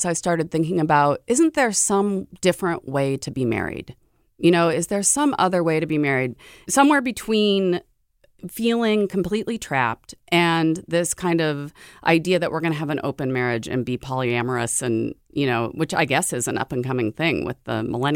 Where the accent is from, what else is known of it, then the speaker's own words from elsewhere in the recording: Seattle, Washington, United States; really connected me to the girl I had been when I was growing up in Seattle in the 1980s.